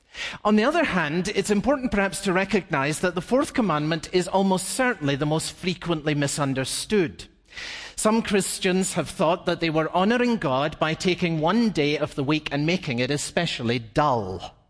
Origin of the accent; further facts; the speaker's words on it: Scotland, United Kingdom; this is embarrassing, but I'm from Scotland.